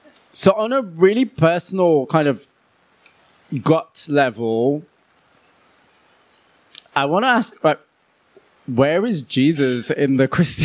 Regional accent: Huddersfield, Yorkshire and the Humber, United Kingdom; my hometown of Huddersfield

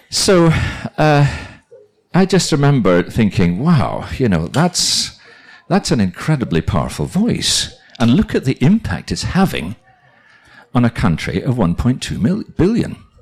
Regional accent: Northern Ireland, United Kingdom; Although I was raised in Northern Ireland, I'm actually a Scot.

